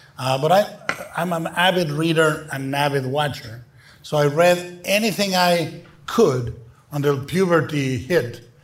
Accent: Guadalajara, Jalisco, Mexico; In Mexico, I was born and raised in Guadalajara

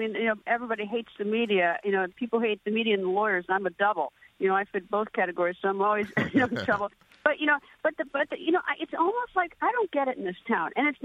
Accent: Wisconsin, United States; at least from my home state of Wisconsin

